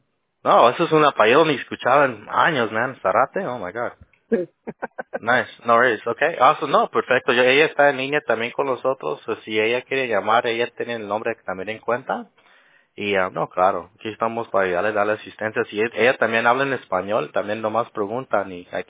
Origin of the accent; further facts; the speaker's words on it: Guatemala; Soy chapín.